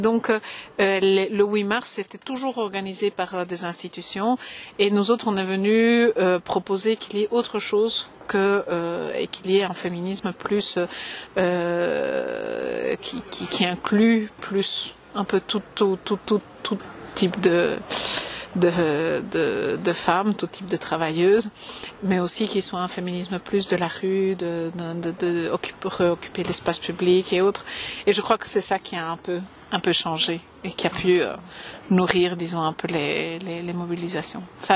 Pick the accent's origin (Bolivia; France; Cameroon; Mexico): Bolivia; now in Belgium; Alors moi, je suis née, j'ai grandi en Bolivie